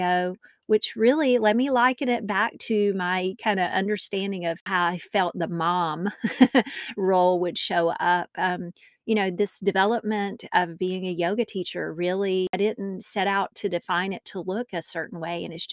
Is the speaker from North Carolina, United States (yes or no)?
yes; North Carolina, United States; I'm a native North Carolinian, as I've mentioned. But recently, my family moved back to what's my hometown, and it's actually where my husband and I grew up